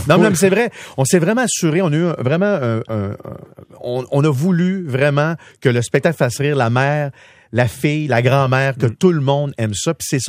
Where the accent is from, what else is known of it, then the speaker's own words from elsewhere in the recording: Quebec City, Quebec, Canada; Moi, je suis originaire de Québec, évidemment.